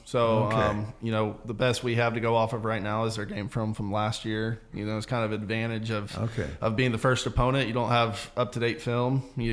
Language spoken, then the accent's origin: English; Panama City, Florida, United States; also born or lived in Alabama; Originally from Panama City, Florida.